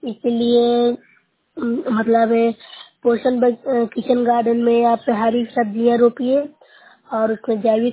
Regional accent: Nalanda, Bihar, India; मैं नुसरत ब्लॉक से हूँ, जिला नालंदा की निवासी हूँ।

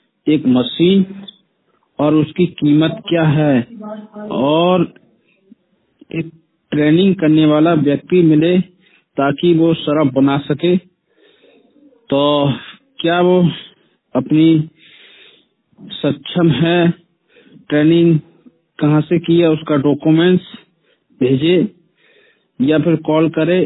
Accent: Agra, Uttar Pradesh, India; मेरा जिला आगरा है और उत्तर प्रदेश 100% विकलांग हूँ।

